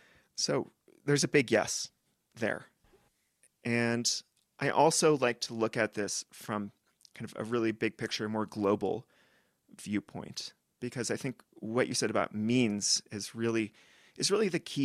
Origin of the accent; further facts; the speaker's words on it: West Coast, United States; And that ties back to us growing up on the West Coast of the US.